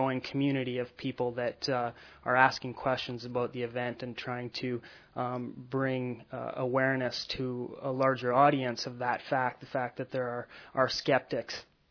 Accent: Calgary, Alberta, Canada; I am an artist from Calgary, Canada

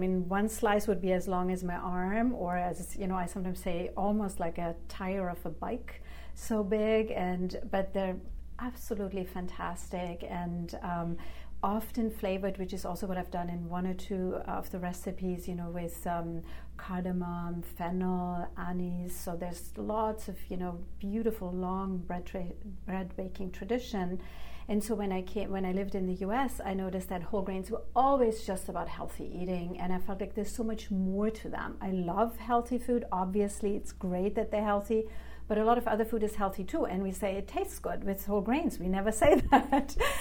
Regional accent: Germany; also born or lived in Greece; I was raised in Germany and Greece

